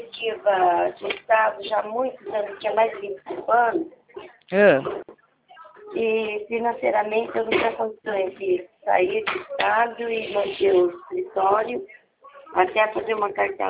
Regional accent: Santa Bárbara d'Oeste, São Paulo, Brazil; now in Americana, Brazil; que eu sou de Santa Bárbara, né?

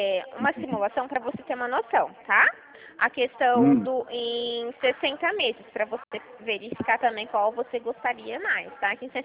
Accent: Dracena, São Paulo, Brazil; Eu sou de Dracena.

